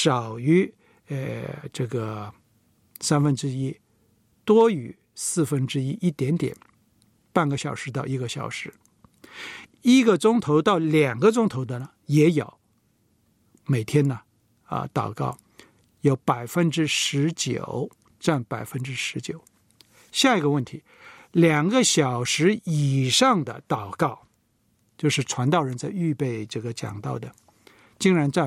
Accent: Seoul, South Korea; 我是在那一区长大，小学的时候常常经过那里。

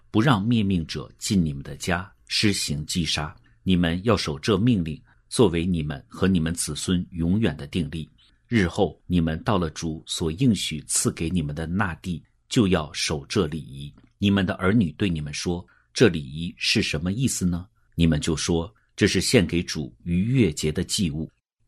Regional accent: China; 所以我们中国人在过节之前，我们都要来打扫洁净我们的房屋

